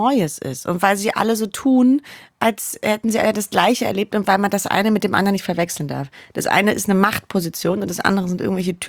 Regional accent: Berlin, Germany; born there; Berlin geboren

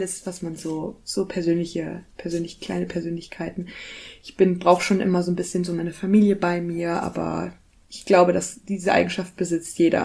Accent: Lower Saxony, Germany; born there; Im, hohen Norden von, Niedersachsen.

